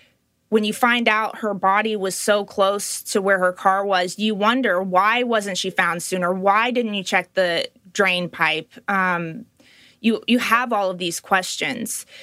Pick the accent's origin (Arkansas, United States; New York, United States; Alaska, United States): Arkansas, United States; Little Rock; It would mean everything. I am from Little Rock.